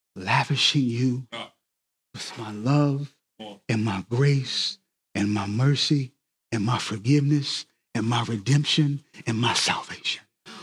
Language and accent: English; the South, United States; I'm from the South. I'm going to go ahead and go here. We have been taught in the South this thing called religion.